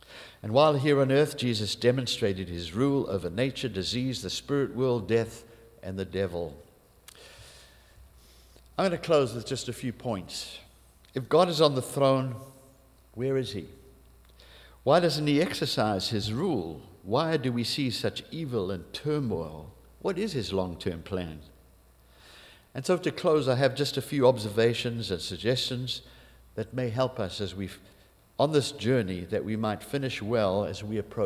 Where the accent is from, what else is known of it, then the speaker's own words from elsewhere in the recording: Canada; look, we're from Canada.